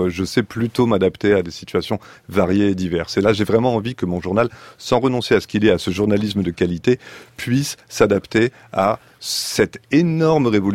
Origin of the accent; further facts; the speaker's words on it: Toulon, Provence-Alpes-Côte d'Azur, France; Je viens de la lointaine province du Var, je viens de Toulon à l'origine et donc du coup, je ne connaissais personne à Paris.